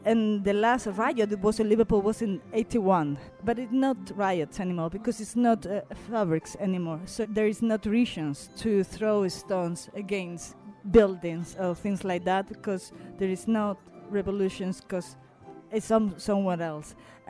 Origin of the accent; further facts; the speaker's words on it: Spain; I am an artist from Spain.